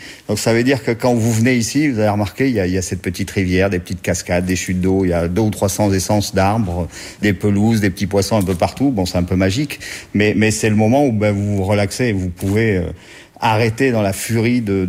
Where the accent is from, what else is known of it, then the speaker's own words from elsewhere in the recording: France; Moi, je suis français.